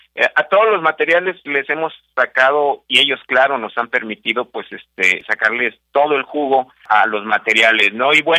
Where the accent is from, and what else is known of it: Mexico